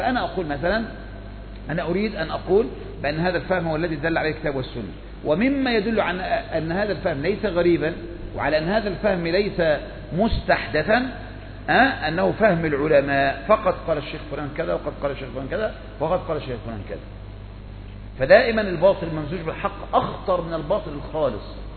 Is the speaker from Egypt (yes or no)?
yes; Egypt; انما احنا عندنا في مصر بناكل بالنبي ونشرب بالنبي